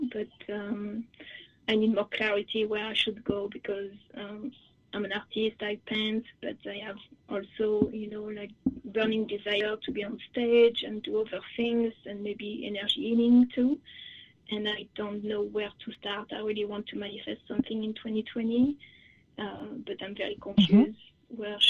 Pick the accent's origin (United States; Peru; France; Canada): France; moved away; Yes, I did move 14 years ago. Yes. I was from France, but I moved there